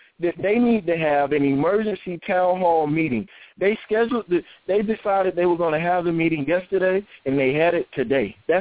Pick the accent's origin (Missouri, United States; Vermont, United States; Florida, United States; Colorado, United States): Florida, United States; Tallahassee; there was a rash of shootings in my hometown, Tallahassee, Florida.